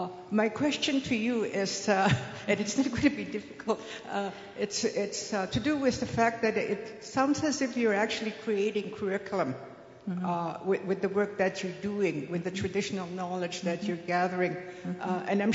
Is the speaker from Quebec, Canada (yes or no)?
no; Saskatchewan, Canada; I'm from Saskatchewan